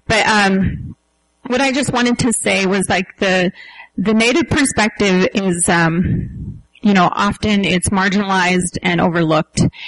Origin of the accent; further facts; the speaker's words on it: Montana, United States; I grew up on the Northern Cheyenne Reservation